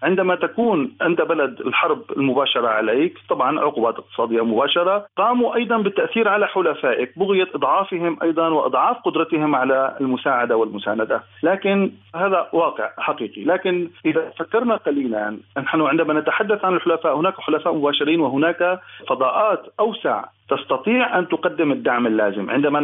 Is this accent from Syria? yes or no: yes; Syria; وطبعا طموحنا كسوريين أن نعود في سوريا المتجددة إلى ما يفوق ما كانت عليه